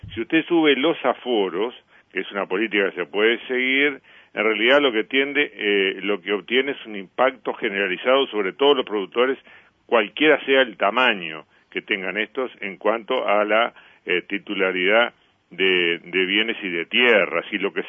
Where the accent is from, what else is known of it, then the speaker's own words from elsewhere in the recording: Uruguay; Eso lo tendremos que examinar, lo tendremos que examinar como uruguayos